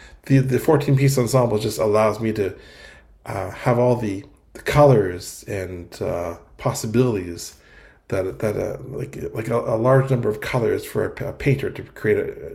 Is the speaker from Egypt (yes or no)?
no; Ottawa, Ontario, Canada; It's a youth group of actors who are based in my hometown here of Ottawa, Canada.